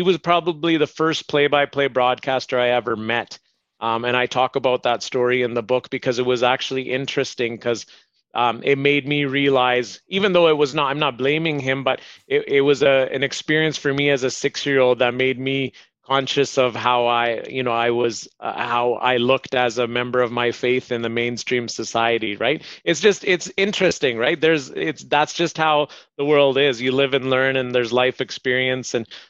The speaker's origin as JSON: {"language": "English", "region": "Alberta", "country": "Canada", "tie": "born or raised there", "said": "I grew up in Alberta during the heyday of the Edmonton Oilers"}